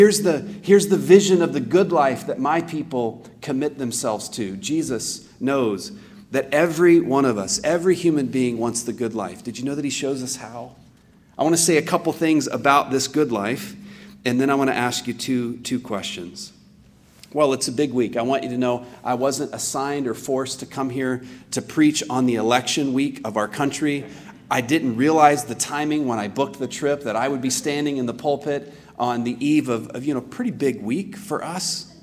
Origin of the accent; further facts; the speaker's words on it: Plainview, Texas, United States; am from a town. You have a clergyman who he and I were from a similar part of Texas. The name of my hometown was quite literally Plain View. Plain View. There are no mountains.